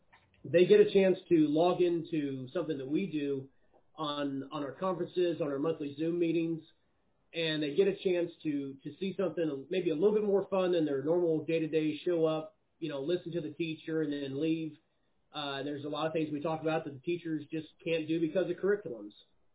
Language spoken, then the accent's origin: English; Olathe, Kansas, United States; And I'm basically from Olathe, so I've reached out to the Olathe Public Schools